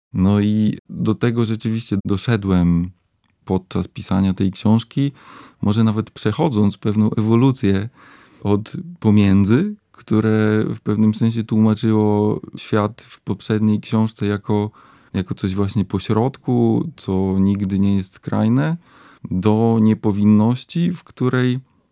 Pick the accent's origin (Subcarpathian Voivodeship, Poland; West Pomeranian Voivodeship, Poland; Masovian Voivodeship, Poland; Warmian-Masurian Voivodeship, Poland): Warmian-Masurian Voivodeship, Poland; Kalinowo; Na pewno wzorowałem się na mojej miejscowości, w której się wychowałem, na Kalinowie. To jest taka rzeczywiście PGR-owska gminna wieś pomiędzy Ełkiem Augustowym a Oleckiem, dokładnie po środku.